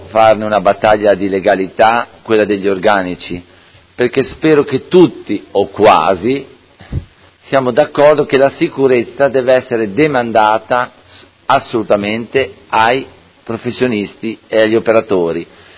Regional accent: Modena, Emilia-Romagna, Italy; io, prima di essere del PD, sono di Modena, ho a cuore i modenesi

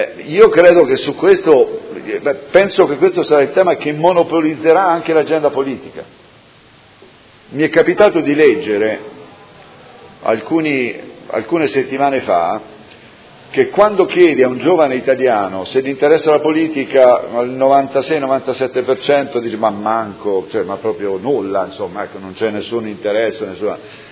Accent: Apulia, Italy; born there; anche dove sono nato, giù nel Salento, diverrebbe un'isola

